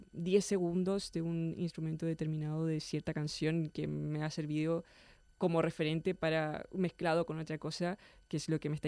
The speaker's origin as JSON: {"language": "Spanish", "country": "Chile", "moved": "yes", "said": "me vine de Chile... O sea, tenía una familia numerosa, etcétera. Me vine a un país pues, que no es mi cultura"}